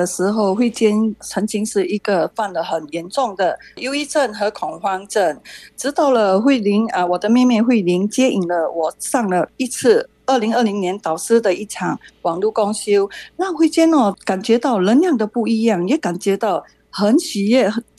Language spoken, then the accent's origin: Chinese; Singapore; 我是来自新加坡的